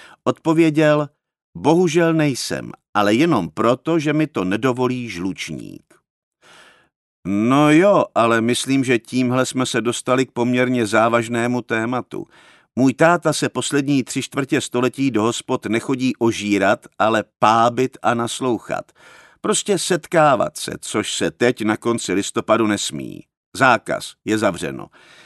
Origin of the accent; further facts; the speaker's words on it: Prague, Czechia; V Letohradské 200 metrů odsud. Půl dětství jsem strávil v Letenských sadech a jejich blízkém okolí.